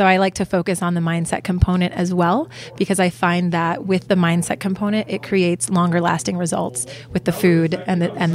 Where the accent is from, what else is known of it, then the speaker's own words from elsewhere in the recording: San Diego, California, United States; I'm from San Diego, so.